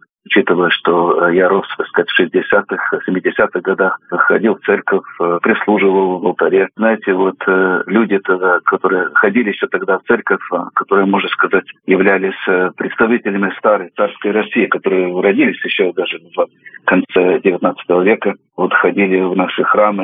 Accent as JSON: {"language": "Russian", "country": "Australia", "tie": "born or raised there", "said": "У меня самые, так сказать, лучшие воспоминания в детстве в Австралии."}